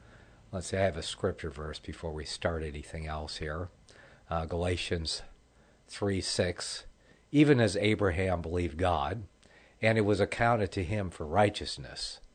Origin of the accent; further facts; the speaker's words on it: Michigan, United States; moved away; Michigan being my home state. I grew up around the Detroit area, born in Ann Arbor.